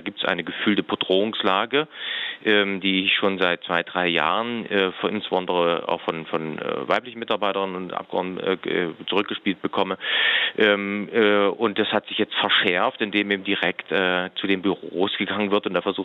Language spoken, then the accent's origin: German; Thuringia, Germany; Ich komme aus Thüringen, das ist mein Landesverband.